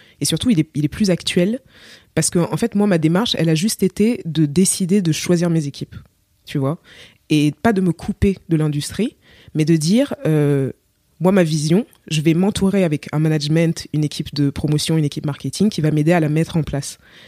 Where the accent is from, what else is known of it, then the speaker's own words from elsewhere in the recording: Cameroon; Je dis non mais c'est bon, de toute façon je suis camerounaise.